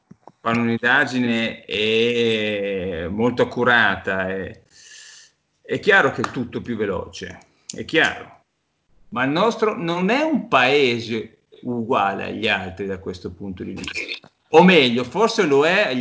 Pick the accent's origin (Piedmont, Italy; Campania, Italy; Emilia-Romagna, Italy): Emilia-Romagna, Italy; Bologna; sono di Bologna